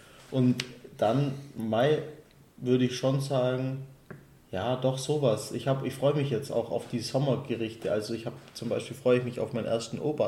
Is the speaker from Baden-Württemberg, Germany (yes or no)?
yes; Baden-Württemberg, Germany; also ich bin Schwabe und für mich sind diese ganzen schwäbischen Mehlspeisen.